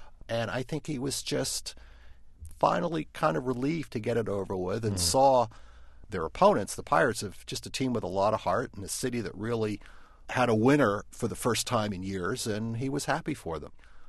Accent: Pittsburgh, Pennsylvania, United States; and I grew up in Pittsburgh, and I felt, too, that the fans always accepted him

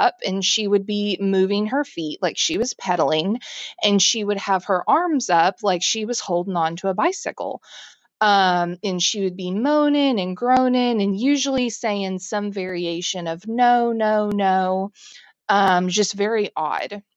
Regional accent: Tulsa, Oklahoma, United States; I'm from Tulsa, Oklahoma. You know, and if you're not familiar with Oklahoma, it's pretty flat in most parts

